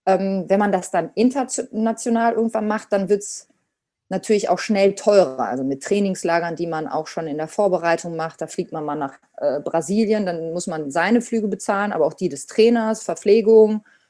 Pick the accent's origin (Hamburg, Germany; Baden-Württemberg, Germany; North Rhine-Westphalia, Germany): North Rhine-Westphalia, Germany; Münster; ich bin in Münster mit Trommeln groß geworden